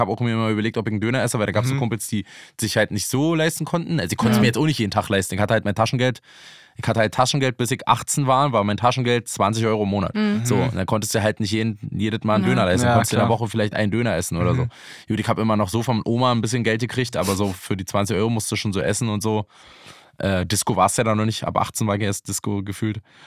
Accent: Fürstenwalde, Brandenburg, Germany; Also Fürstenwalde war in meiner Jugend perfekter. Also ich hätte besser hätte ich nicht aufwachsen können.

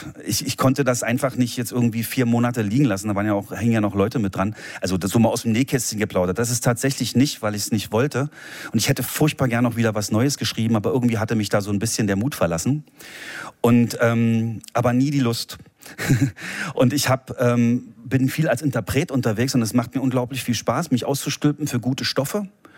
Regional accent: East Germany, Germany; ich bin in der DDR aufgewachsen

